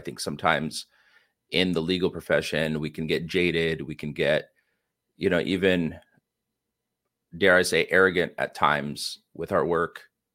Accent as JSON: {"language": "English", "region": "California", "country": "United States", "tie": "born or raised there", "said": "I was born in the East Bay Area, of you know, San Francisco Bay Area, and grew up in the U.S. my entire life."}